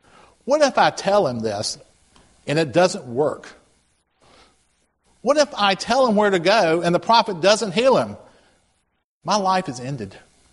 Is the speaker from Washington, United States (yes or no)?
no; Rock Hill, South Carolina, United States; You know, I'm not from around here. I'm from Rock Hill, South Carolina.